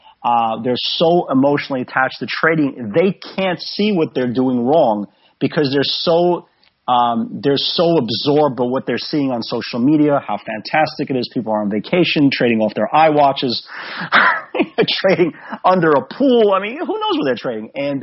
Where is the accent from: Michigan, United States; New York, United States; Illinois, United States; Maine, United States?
New York, United States; Brooklyn; I grew up in the Brighton Beach section of Brooklyn, and, you know, it is predominantly middle to lower class people.